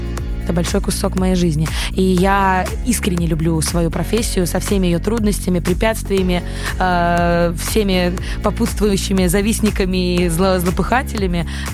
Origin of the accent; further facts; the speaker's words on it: Mogilev, Mogilev Region, Belarus; в Могилеве обо мне узнали раньше, чем в Минске, потому что я родом из Могилева